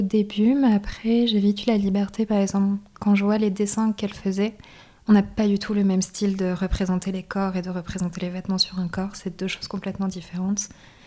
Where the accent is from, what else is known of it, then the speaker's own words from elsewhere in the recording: Lille, Hauts-de-France, France; now in Belgium; j'ai grandi à Lille. Donc dans le nord de la France, donc pas très loin d'ici au final. Mais après, la moitié de ma famille est du coup guadeloupéenne.